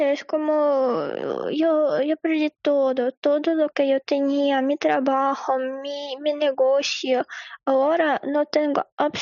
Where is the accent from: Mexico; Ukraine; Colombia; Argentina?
Ukraine; Spanish is a second language; No, yo no voy a salir de Ucrania por ahora porque toda mi familia está aquí y es mi tierra. Yo estudiaba aquí, yo toda la vida vivo aquí